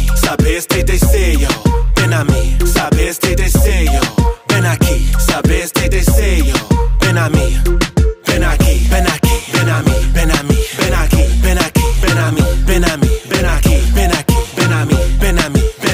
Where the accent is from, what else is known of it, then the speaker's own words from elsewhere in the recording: United States; it was literally people down there that did not know that I was from the States.